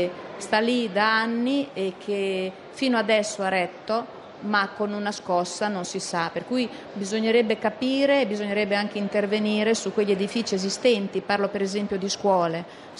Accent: Marche, Italy; io sono marchigiana, noi siamo abituati al terremoto.

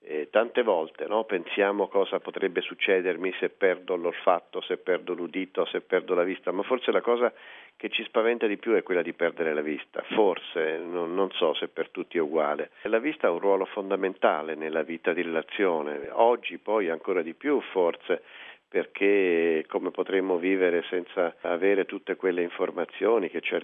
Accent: Siena, Tuscany, Italy; now in Rome, Italy; Dal 1° novembre che io sono qui a Roma, la mia precedente sede è stata Siena. Io sono cresciuto e rimasto a Siena poi dalla mia laurea nel lontanissimo 73

